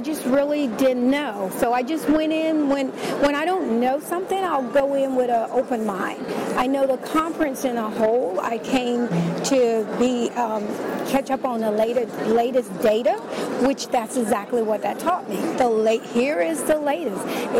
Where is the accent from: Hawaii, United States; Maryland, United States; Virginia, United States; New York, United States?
Virginia, United States; Richmond; I'm from Richmond, Virginia.